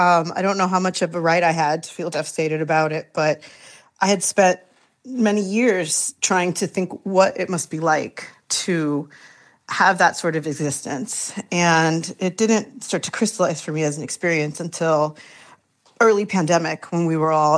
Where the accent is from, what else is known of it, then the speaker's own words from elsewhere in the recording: Miami, Florida, United States; And I think that's a quality or a characteristic of growing up in Miami. I think and I can only speak for myself, but it's my experience that as a young woman